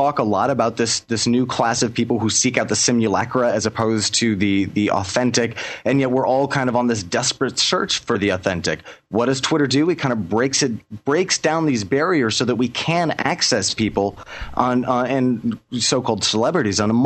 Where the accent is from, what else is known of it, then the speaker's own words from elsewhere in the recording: Midwest, United States; now in Brooklyn, United States; Well, I wonder sometimes because I have my family's from Jersey and New York, and I grew up in the Midwest, and I went to a very small school.